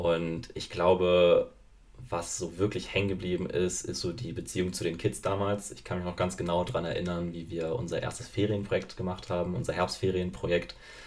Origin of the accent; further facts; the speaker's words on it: Flensburg, Schleswig-Holstein, Germany; Ich komme aus Flensburg, ja.